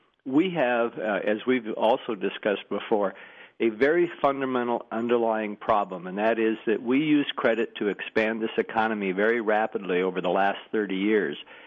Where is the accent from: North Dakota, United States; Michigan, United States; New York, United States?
North Dakota, United States; trailing only North Dakota, my home state.